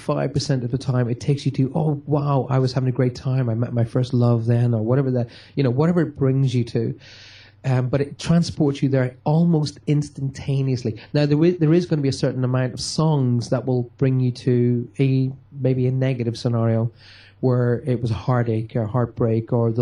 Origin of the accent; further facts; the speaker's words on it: Ireland; when I grew up in Ireland, we still had horse and carts, you know.